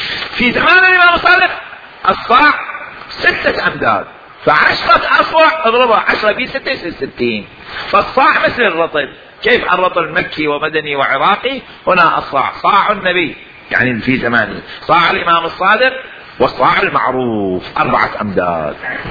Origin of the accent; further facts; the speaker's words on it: Iraq; عندنا في العراق المثقال 4 غرامات و6 من 10 من الغرام